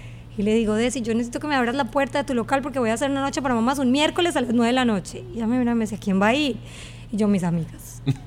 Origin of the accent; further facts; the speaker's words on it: Colombia; yo soy colombiana